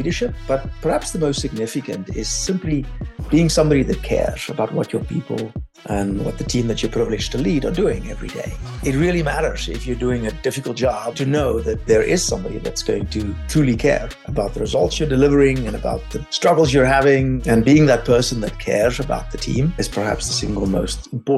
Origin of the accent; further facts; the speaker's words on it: South Africa; moved away as an adult; also born or lived in Cambridge, England / New York, United States; I grew up in South Africa. I studied electronic engineering first in Stellenbosch and then ultimately in Cambridge in England.